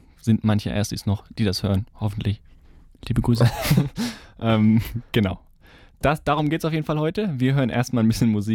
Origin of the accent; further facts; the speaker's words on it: Leverkusen, North Rhine-Westphalia, Germany; ich komme aus Leverkusen.